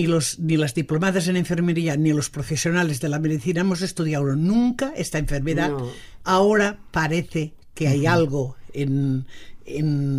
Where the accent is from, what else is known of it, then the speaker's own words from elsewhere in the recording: Catalonia, Spain; Bueno, se nota que somos catalanas